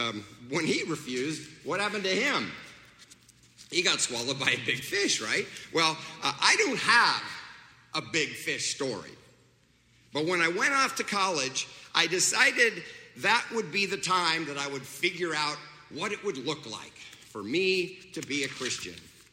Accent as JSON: {"language": "English", "town": "Hamlin", "region": "Kansas", "country": "United States", "tie": "born or raised there", "said": "Hamlin Baptist Church in Hamlin, Kansas."}